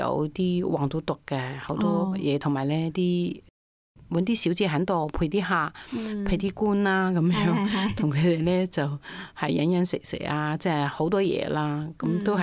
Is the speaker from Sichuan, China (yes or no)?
yes; Leshan, Sichuan, China; 我鄉下喺四川樂山大佛嘅，咁、我從細咧都係就係、是、四川樂山大佛嗰邊長大嘅，咁我哋嗰邊啲人都好信神信法嘅，咁我一路咧從細到大都係好對神佛好尊敬嘅。後屘我去咗深圳之後，